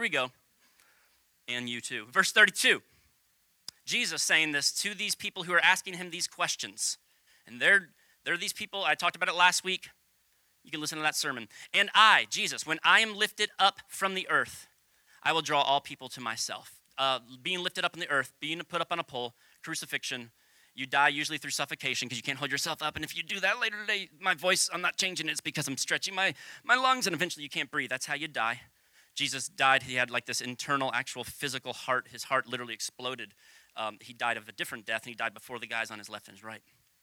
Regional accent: Tennessee, United States; born there; I was born in Tennessee, though. I'm very South Floridian, so I guess I get to talk that way.

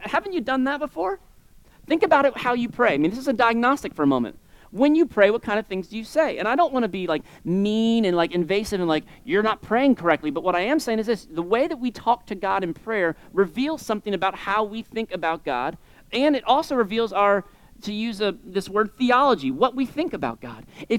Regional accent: Florida, United States; I'm from South Florida, and so this was not true of my culture.

